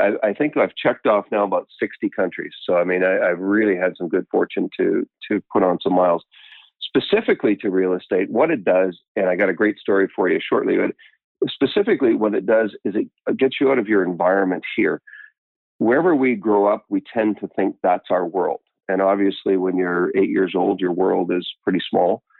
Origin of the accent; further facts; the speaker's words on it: Vancouver, British Columbia, Canada; Yeah, I grew up in the Vancouver area, and I know we've got a pretty local listenership. 51 years in New Westminster. I'm an old fart now.